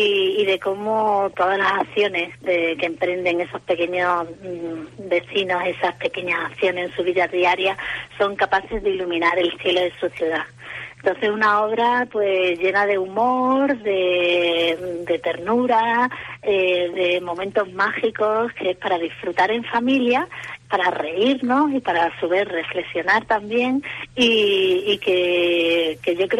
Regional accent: Málaga, Andalusia, Spain; accent: Andalusian; además andaluz, nosotros somos de Málaga.

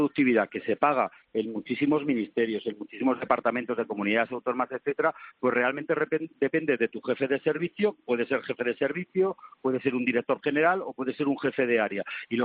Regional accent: Spain; como muchos españoles

